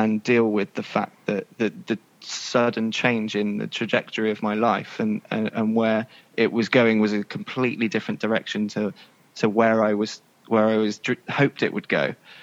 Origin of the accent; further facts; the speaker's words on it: Burnham-on-Sea, South West England, United Kingdom; I grew up in Burnham-on-Sea and I went to school.